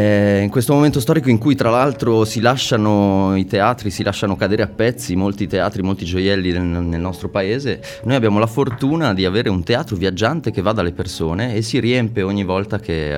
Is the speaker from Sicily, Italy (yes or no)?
no; Milan, Lombardy, Italy; born there; Io sono nato a Milano, ahimè, una città che non amo molto